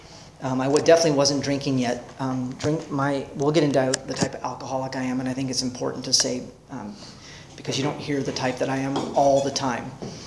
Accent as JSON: {"language": "English", "region": "New Jersey", "country": "United States", "tie": "born there", "said": "I was born in New Jersey, and a lot of people say that's enough reason to be an alcoholic"}